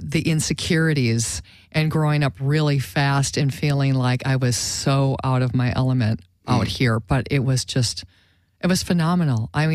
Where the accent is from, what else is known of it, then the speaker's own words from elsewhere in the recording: Wisconsin, United States; I can relate, growing up in Wisconsin. I mean, the neighborhood that I grew up in was, there were some parts of the town that had a bar on every corner.